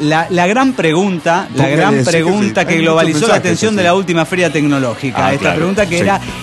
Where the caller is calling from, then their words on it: Costa Rica; Soy el nómada de Costa Rica.